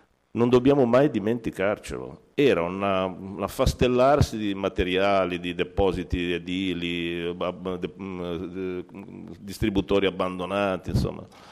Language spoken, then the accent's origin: Italian; Genoa, Liguria, Italy; Visto che tutti siamo genovesi, tutti vogliamo bene la nostra città